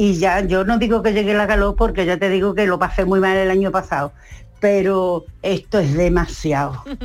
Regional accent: Jerez de la Frontera, Andalusia, Spain; de Jerez.

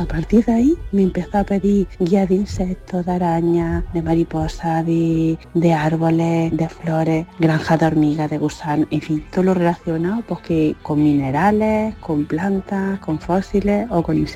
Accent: Andalusia, Spain; soy de Siré, de Navarre, San Juan, Jaén.

